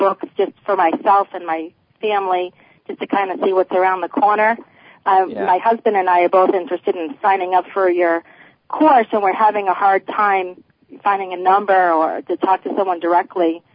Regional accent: Massachusetts, United States; And I'm from Massachusetts.

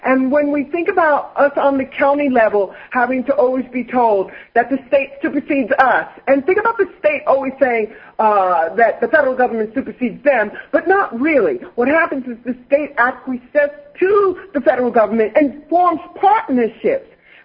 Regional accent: New Jersey, United States; You're from Philadelphia. I'm from New Jersey.

